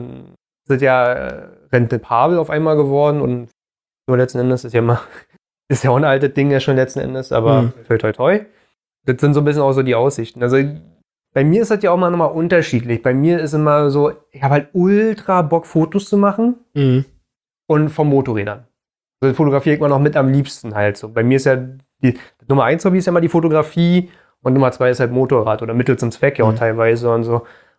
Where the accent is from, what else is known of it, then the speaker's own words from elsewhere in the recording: Berlin, Germany; wir als Berliner, wir sind erstmal Stadtkinder. Also um uns herum ist nur Beton. Deswegen fahren wir auch oft ja nach Brandenburg.